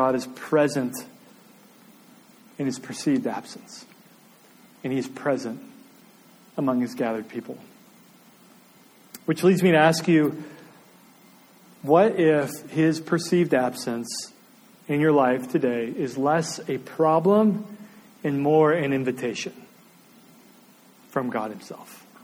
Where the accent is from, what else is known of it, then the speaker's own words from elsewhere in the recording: Indiana, United States; I grew up in Indiana, so my landscape was cornfield.